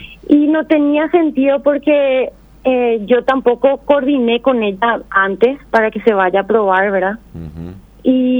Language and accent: Spanish; Encarnación, Itapúa, Paraguay; born there; No, yo nací en Encarnación.